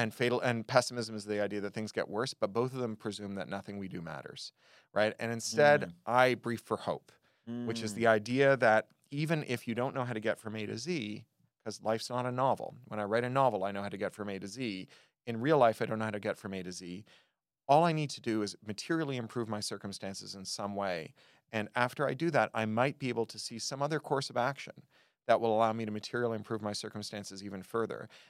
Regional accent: Toronto, Ontario, Canada; When I was a kid growing up in Toronto

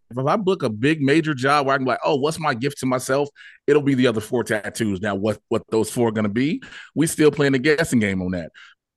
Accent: Chicago, Illinois, United States; But I grew up outside of Chicago

